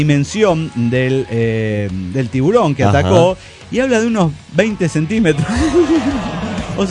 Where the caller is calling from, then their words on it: Tijuana, Baja California, Mexico; de Tijuana, Baja California, México.